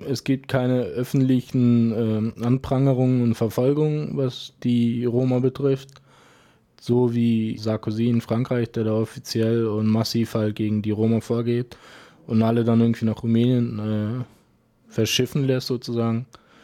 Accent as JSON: {"language": "German", "town": "Freiburg", "region": "Baden-Württemberg", "country": "Germany", "said": "bitte nenn mich nicht Zigeuner, sondern wenn, dann bin ich Roma, ja. Als allererstes bin ich Mensch und genauso wie du und ich bin auch Freiburger"}